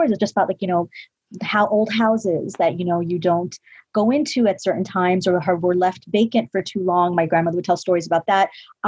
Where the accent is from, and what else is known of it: New York City, New York, United States